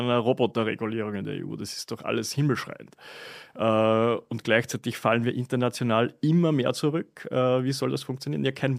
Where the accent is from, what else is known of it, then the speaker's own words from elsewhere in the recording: Freistadt, Upper Austria, Austria; Na doch, es ist Freistadt, das ist sogar eine kleinere Stadt, die Mühlviertel.